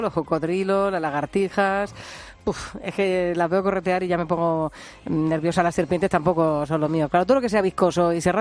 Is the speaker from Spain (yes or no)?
yes; Region of Murcia, Spain; En mi tierra fue el pasado sábado cuando la policía de Molina de Segura empezó a recibir llamadas de algunos vecinos